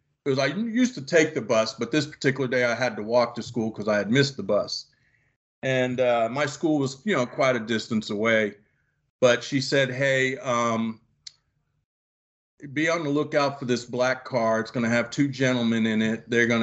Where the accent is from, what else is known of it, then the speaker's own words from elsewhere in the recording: Bronx, New York, United States; this happened in Florida, but I'm originally from New York.